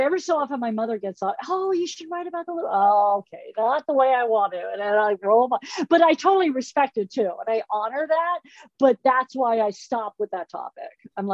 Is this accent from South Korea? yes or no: no; Los Angeles, California, United States; Another thing, because I grew up in Los Angeles. So there I am in Los Angeles.